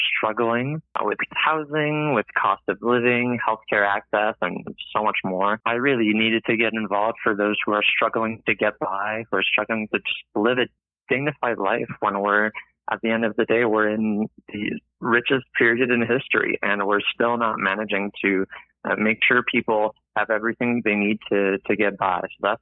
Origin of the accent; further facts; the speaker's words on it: Quebec, Canada; I grew up in the Saint-François riding in a bilingual household